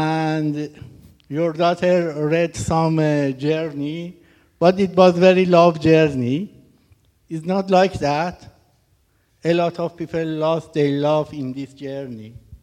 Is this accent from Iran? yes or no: yes; Iran; English is a second language; Hi again. I'm from Iran, and I'm going to share my story with you today.